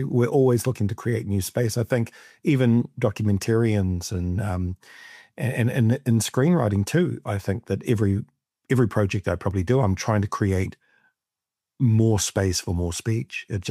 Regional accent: Otahuhu, Auckland, New Zealand; And I also come from South Auckland. I was raised in South Auckland in a very working class, poor neighborhood, Otahuhu.

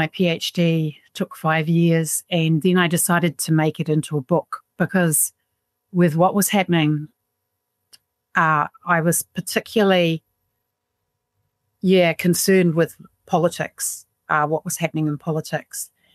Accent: Whangarei, Northland, New Zealand; now in Christchurch, New Zealand; I was born and bred in Whangarei, and that's kind of a real sense of belonging that I have. But I also wanted to live between the mountains and the sea, so I came to Christchurch, and I've lived in Christchurch most of my life now.

